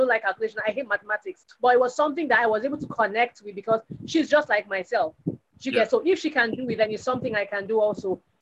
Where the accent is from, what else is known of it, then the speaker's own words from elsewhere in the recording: Lagos, Nigeria; I'm from Lagos, Nigeria.